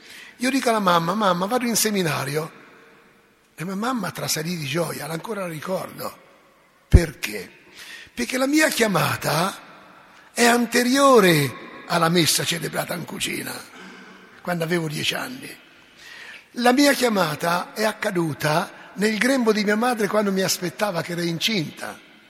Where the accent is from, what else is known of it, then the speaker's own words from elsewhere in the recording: Mercatello, Marche, Italy; Il rettore era stato parroco a Mercatello, mio paese natio, dove conobbi mio nonno.